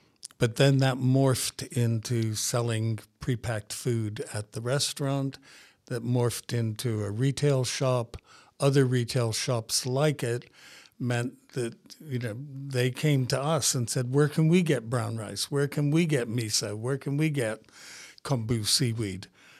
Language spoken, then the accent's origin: English; Nebraska, United States; born there; I was born in Nebraska, which is right in the middle of America.